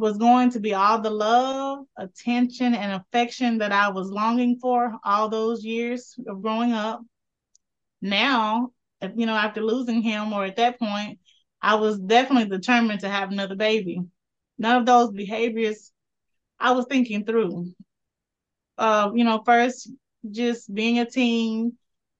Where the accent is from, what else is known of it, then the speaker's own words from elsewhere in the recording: Texas, United States; now in Dallas, United States; So I've been here in the Dallas area for more than 20 years. As I mentioned in my introduction, born and raised in East Texas.